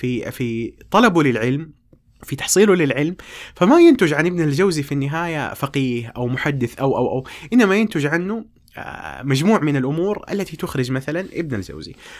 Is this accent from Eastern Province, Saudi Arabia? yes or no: no; Jeddah, Makkah Province, Saudi Arabia; born or raised there